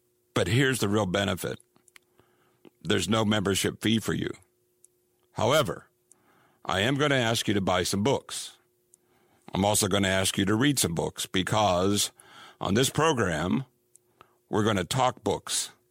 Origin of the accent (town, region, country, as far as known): Ireland